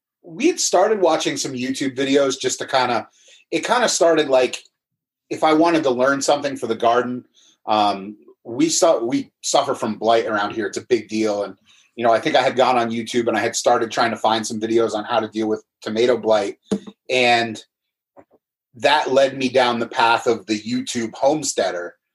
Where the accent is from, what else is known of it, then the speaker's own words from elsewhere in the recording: New Jersey, United States; I grew up in New Jersey, the western part of the state, so not necessarily, you know, parking lots and pavement like a lot of people think most of New Jersey is.